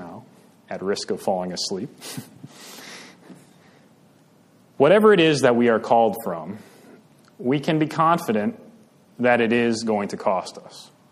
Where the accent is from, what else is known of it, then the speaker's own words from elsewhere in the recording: Grand Rapids, Michigan, United States; So, I grew up in Grand Rapids, Michigan, Western Michigan, which, if you do not know, is probably the Dutch Christian Reformed capital of the world.